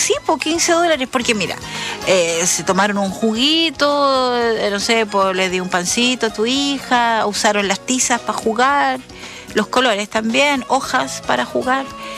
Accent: south, Chile; O nosotros acá somos del sur de Chile.

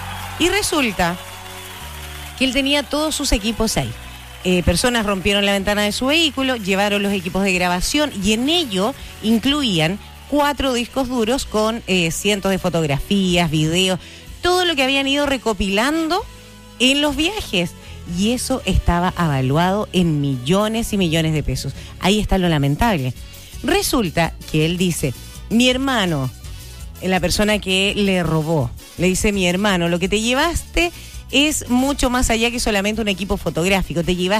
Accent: Chile; Somos. Porque somos todos chilenos, por supuesto.

